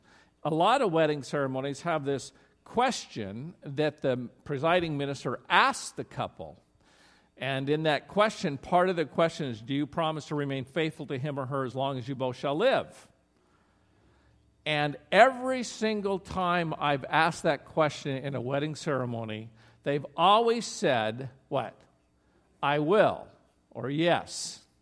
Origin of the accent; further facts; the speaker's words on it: Oregon, United States; I grew up in Oregon, 1967 to 1996